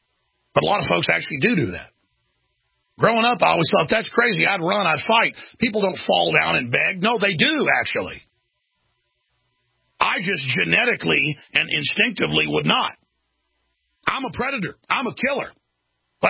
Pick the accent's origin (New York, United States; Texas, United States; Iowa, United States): Texas, United States; Dallas; I mean, I've been in situations before growing up in Dallas where they were life-threatening.